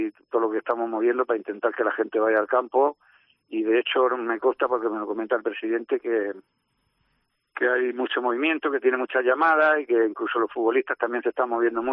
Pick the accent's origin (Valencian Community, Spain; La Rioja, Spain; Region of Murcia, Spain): Region of Murcia, Spain; Murcia; porque somos todos de Murcia